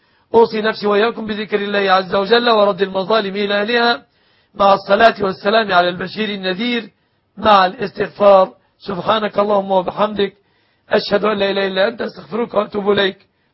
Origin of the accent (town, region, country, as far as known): Egypt